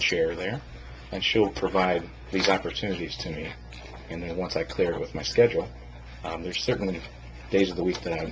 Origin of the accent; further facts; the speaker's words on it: Greenville, Ohio, United States; now in Sylvania, United States; I'm a farm boy at heart. I grew up in Greenville, Ohio.